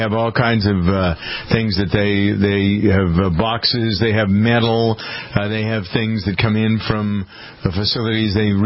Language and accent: English; Framingham, Massachusetts, United States; this contaminated pharmacy here in Framingham, my hometown.